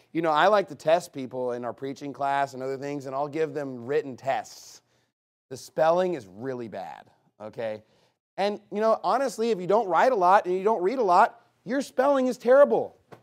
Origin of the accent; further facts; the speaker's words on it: Texas, United States; We're from the South in Texas, and we read the Bible.